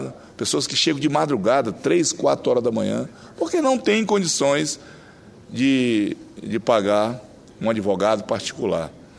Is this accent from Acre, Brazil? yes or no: yes; Acre, Brazil; a deputada Antônia Lúcia, que é também lá do meu estado, do estado Acre